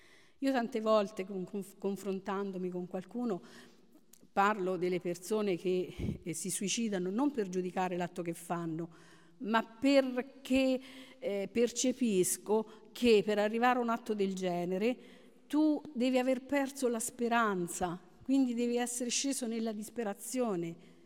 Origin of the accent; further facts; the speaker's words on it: Calabria, Italy; Io sono calabrese, vivevo in un paese un po' dell'entroterra, però dal terrazzo di casa mia si vedeva il mare, il Tirreno, e subito dopo anche a fianco la montagna.